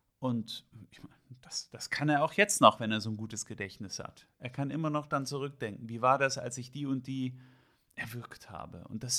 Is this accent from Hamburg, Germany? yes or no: yes; Hamburg, Germany; weil ich ja sagte, ich bin aus Hamburg